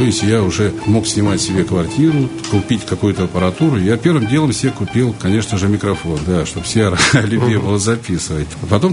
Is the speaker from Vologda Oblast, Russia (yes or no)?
yes; Vologda, Vologda Oblast, Russia; я родился в Читинской области, там же учился, в Вологде я, значит, вырос.